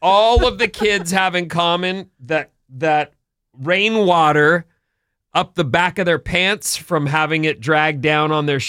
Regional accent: Irvine, California, United States; I grew up in Irvine, which is only 25 to 30 minutes from Anaheim, where Disney is. My first job was at Disneyland. I was 12.

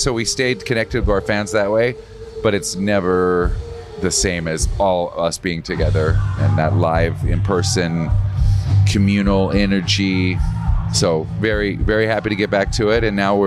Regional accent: Wisconsin, United States; And we're going to Superior, Wisconsin. Like, I'm from Wisconsin.

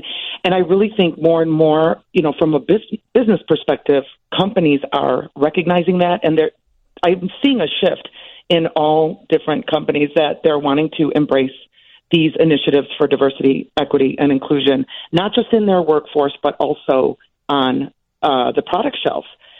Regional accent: Chicago, Illinois, United States; I didn't celebrate it as a little girl growing up in Chicago either, in school or whatever, but I just kind of accepted that as norm.

